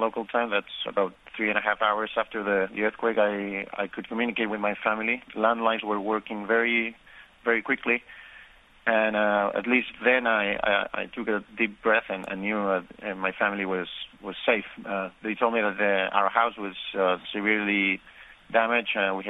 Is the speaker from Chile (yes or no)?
yes; Chillán, Ñuble, Chile; English is a second language; And the buildings, I mean, this same city, Chillen, my hometown, has been struck twice by very big earthquakes with epicenters very close to this city.